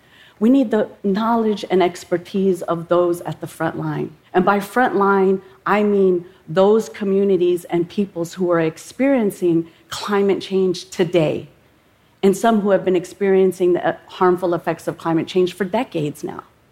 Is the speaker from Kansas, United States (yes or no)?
no; Oklahoma, United States; I come from the Yuchi and Anishinaabe nations. My home is in Oklahoma.